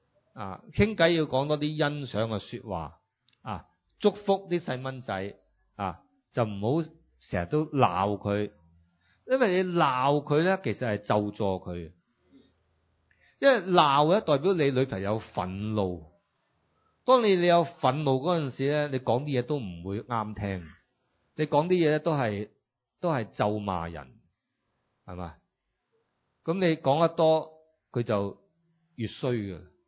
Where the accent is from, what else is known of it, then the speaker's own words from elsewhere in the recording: Macau; born there; 我3月10号生日，我在澳门出世。